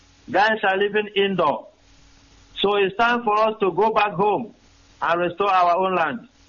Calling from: Guangzhou, Guangdong, China; I'm calling from Guangzhou, China.

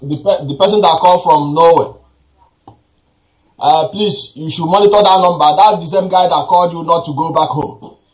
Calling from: Belgium; I'm calling from Belgium.

